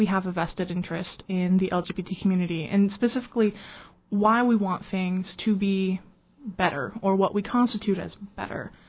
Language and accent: English; Juneau, Alaska, United States; Growing up in Juneau, I came out at 16 publicly to my parents and then over the radio at 18. It was a little hard growing up queer in Alaska